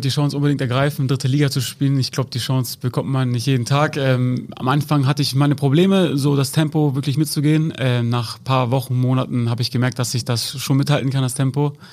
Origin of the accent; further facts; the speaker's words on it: Herzlake, Lower Saxony, Germany; also born or lived in Haselünne / Cloppenburg; ich bin in Haselünne geboren, bin dann in Herzlake groß geworden.